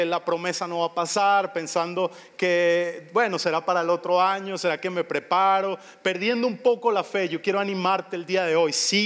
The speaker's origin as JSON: {"language": "Spanish", "country": "Venezuela", "said": "Y como venezolanos somos así, nos gusta correr, vivimos agitados y queremos hacer todo rápido y todo eso."}